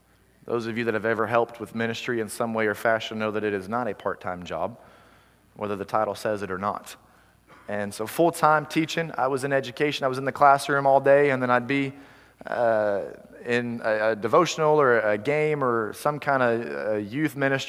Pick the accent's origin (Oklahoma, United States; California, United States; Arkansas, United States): Oklahoma, United States; also born or lived in Muskogee; I grew up in Oklahoma. I was born in Muskogee, so I'm an … those of you that know. And grew up in Oklahoma kind of all over.